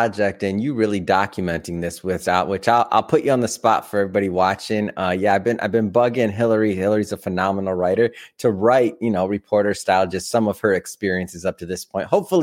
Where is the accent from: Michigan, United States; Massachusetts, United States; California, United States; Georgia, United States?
Michigan, United States; Detroit; I'm from Detroit too.